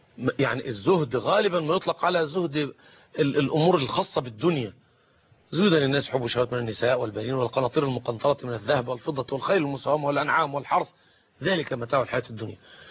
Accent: Egypt; تباع عندنا في مصر

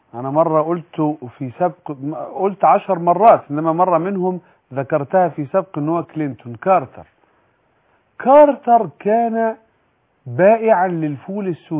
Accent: Egypt

